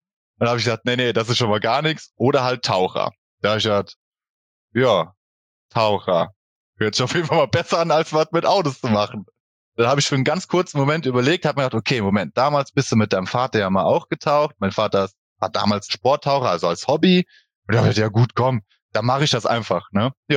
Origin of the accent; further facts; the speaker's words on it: Boppard, Rhineland-Palatinate, Germany; Ich bin geboren in Boppard, das liegt im Hunsrück, sage ich einfach mal. Also ich komme aus dem schönen Hunsrück. Wir wohnen in Emmelshausen